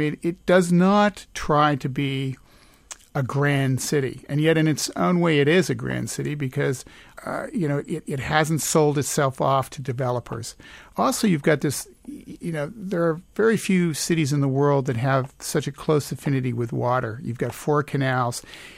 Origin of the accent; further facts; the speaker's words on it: Montreal, Quebec, Canada; And the other one is my hometown of Montreal, which is a little closer in terms of visiting.